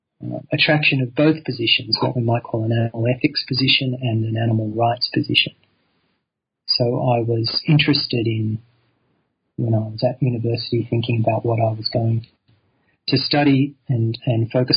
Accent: Sydney, New South Wales, Australia; Well, I grew up in Sydney.

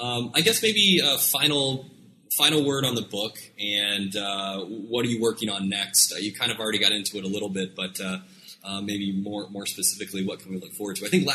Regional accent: United States; I'm from the United States

